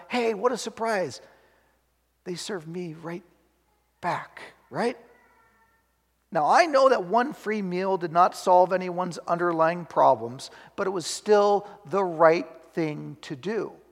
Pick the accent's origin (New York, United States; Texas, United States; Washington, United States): Washington, United States; Seattle; now in Mount Vernon, United States; I'm angry that homelessness has become an epidemic in my hometown of Seattle, and yes, even here in Mount Vernon, Washington.